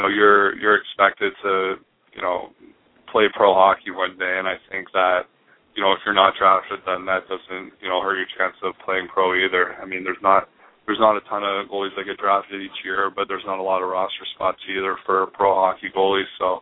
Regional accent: Pittsburgh, Pennsylvania, United States; I have a lot of great memories from growing up in Pittsburgh and playing hockey here

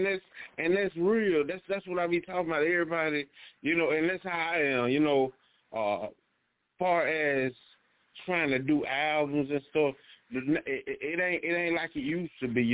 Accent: College Park, Georgia, United States; now in Warner Robins, United States; I'm from Southside, College Park, you know, Clayco, all that there. I just recently moved down to Warner Robins, Georgia.

